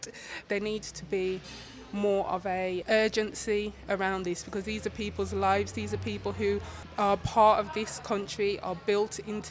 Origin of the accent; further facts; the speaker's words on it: United Kingdom; the fact that we're British, what does that say?